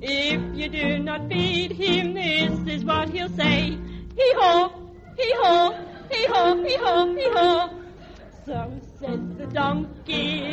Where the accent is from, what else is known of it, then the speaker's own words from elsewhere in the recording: Casula, New South Wales, Australia; From Casula.